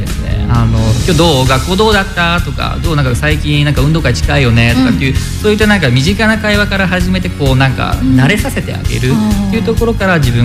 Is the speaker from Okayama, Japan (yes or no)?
no; Gamagori, Aichi, Japan; 僕はもともと愛知県の蒲郡市出身ですね